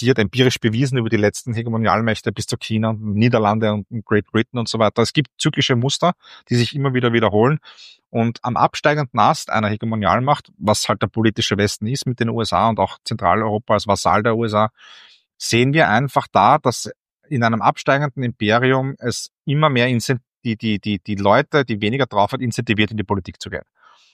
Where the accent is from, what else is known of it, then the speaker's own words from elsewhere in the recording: Austria; zumindest bei uns in Österreich